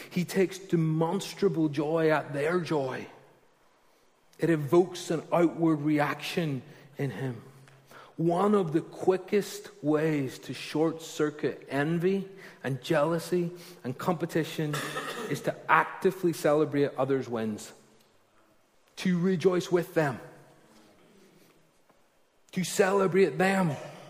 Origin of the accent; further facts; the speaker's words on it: Ballymena, Northern Ireland, United Kingdom; accent: Ballymena; I grew up in Ballymena, and learning French for GCSE with a Ballymena accent does not sound right.